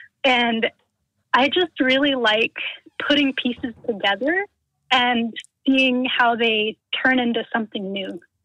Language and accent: English; North Carolina, United States; Well, so I'm from North Carolina. I grew up here and have lived here for my whole life.